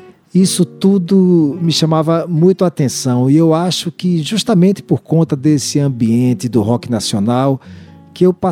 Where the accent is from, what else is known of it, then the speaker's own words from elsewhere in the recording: Paulo Afonso, Bahia, Brazil; na minha cidade natal, em Paulo Afonso, no sertão baiano.